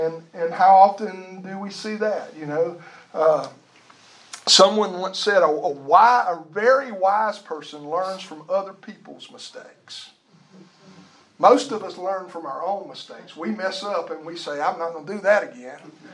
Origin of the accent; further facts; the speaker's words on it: Louisiana, United States; growing up in South Louisiana, I never was around snow or ice very much.